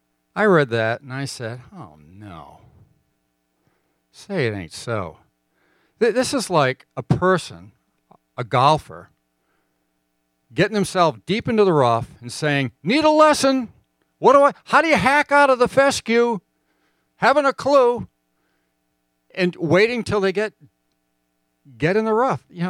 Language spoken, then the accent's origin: English; Rhode Island, United States; You know, I grew up in Rhode Island.